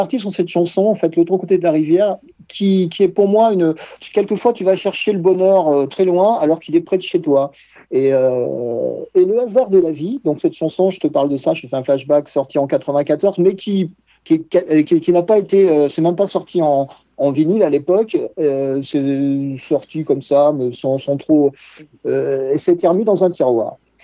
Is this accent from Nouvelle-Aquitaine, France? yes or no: yes; Bordeaux, Nouvelle-Aquitaine, France; born there; moved away as an adult; now in Paris, France; Moi, je suis né à Bordeaux, mais je suis monté à Paris très, très, enfin, jeune, 28 ans exactement.